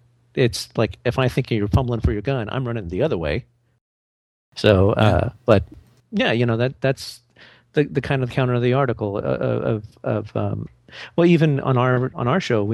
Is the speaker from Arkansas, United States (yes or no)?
yes; Arkansas, United States; But growing up, you know, being here in Texas and growing up in Arkansas and whatnot